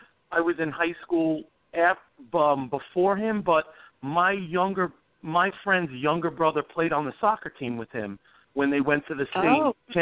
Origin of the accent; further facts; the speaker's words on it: Pelham, United States; grew up in Pelham, Beth. So it's a little tiny town where everybody knows each other.